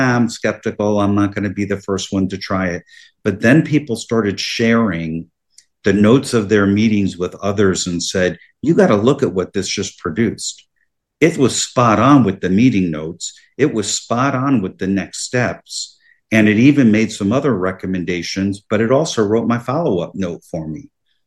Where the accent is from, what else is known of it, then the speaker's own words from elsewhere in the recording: New Jersey, United States; Now, I grew up in New Jersey. I went to Seton Hall University, which is a Catholic university